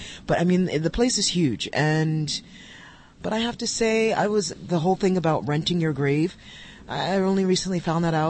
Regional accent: New York, United States; or at least I'm from New York State, and the cemeteries I've been in, everything is completely just manicured perfectly.

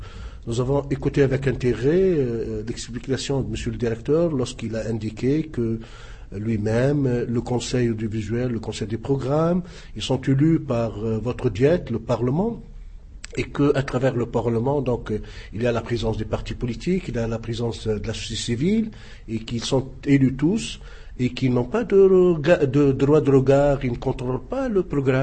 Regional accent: Tunisia; mais chez nous, en Tunisie, nous avons besoin d'une contribution

